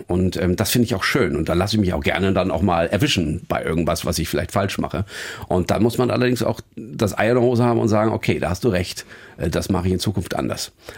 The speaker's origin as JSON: {"language": "German", "region": "Northern Germany", "country": "Germany", "said": "als Norddeutscher kriegt man es ja auch oft genug von oben"}